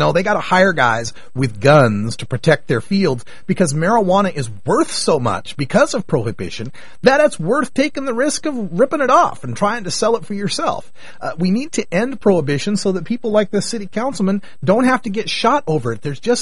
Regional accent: Idaho, United States; Well, you know, my home state of Idaho has some pretty severe laws on paraphernalia.

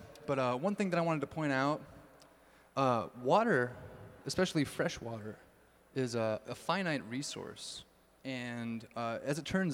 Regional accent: Illinois, United States; also born or lived in Indiana; I'm from Illinois and went to college in Indiana. We didn't have stuff like mountains and beautiful parks like this.

